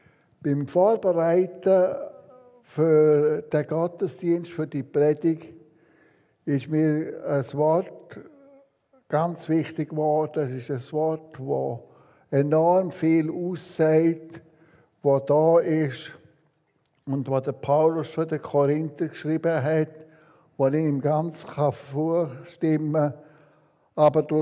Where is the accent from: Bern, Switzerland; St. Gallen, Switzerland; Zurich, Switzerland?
Bern, Switzerland; Aufgewachsen bin ich im Emmental, an einem schönen Ort, wo man die Alpen gesehen hat und viel hügeliges Land im Emmental.